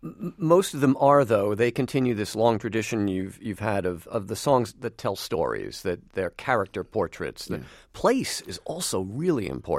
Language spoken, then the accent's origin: English; Queens, New York, United States; When I grew up, growing up in Queens, I had no idea what Stepney or Knightsbridge was.